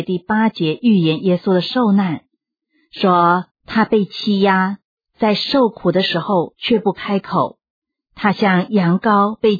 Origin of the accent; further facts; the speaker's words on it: China; 这个12营的意思就是很多，有一点像我们中国人说的千军万马。